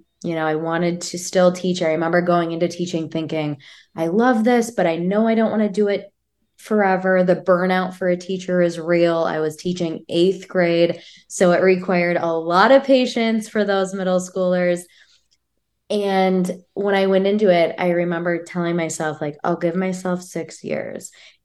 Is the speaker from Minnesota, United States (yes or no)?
yes; Minnesota, United States; now in California, United States; Originally, I'm from Minnesota, but now I'm living in California.